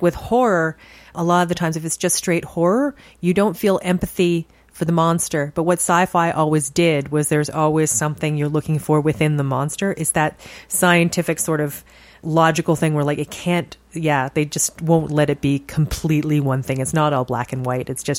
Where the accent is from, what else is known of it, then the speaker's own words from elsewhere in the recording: Canada; We're very Canadian.